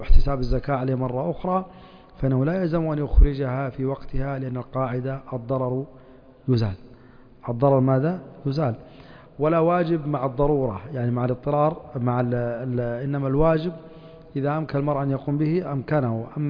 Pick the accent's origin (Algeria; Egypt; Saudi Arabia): Saudi Arabia; Yanbu, Medina Province; عندنا في ينبع يأتون في شهر رجب، فما أدري في مكة متى يأتي السعاة